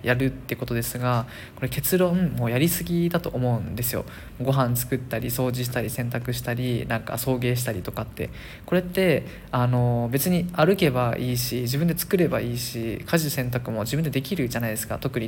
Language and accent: Japanese; Okinawa, Japan; ぶっちゃけ僕沖縄出身なので